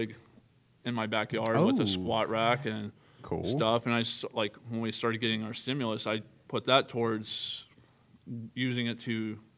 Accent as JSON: {"language": "English", "town": "Huntsville", "region": "Alabama", "country": "United States", "moved": "as an adult", "said": "Yeah, I'm from Huntsville."}